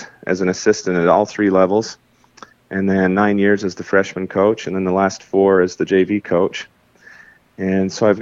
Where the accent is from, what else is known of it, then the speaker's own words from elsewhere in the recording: Preston, United States; I was born and raised in Preston, and so I've really spent most of my life there.